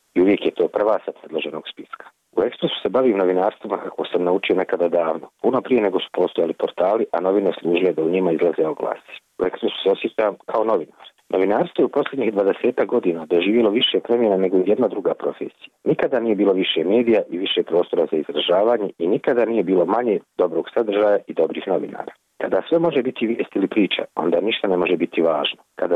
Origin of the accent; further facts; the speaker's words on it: Tuzla, Federation of Bosnia and Herzegovina, Bosnia & Herzegovina; now in Šibenik, Croatia; Vratio sam se onoga dana kada sudionici demonstracija pokrenutih u mom rodnom gradu Tuzli spalili zgradu predsjedništva Bosne i Hercegovine.